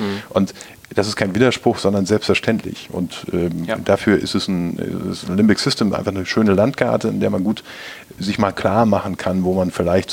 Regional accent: North Rhine-Westphalia, Germany; Für mich als Ostwestfale

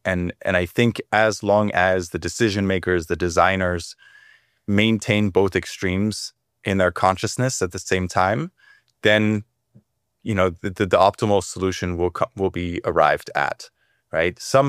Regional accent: United States; I'm American, so I get to say that.

